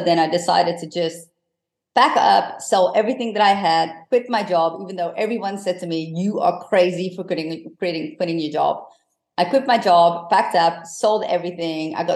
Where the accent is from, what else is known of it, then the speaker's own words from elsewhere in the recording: Amsterdam, North Holland, Netherlands; So yeah, I grew up in Amsterdam in the Netherlands, and I had a turbulent childhood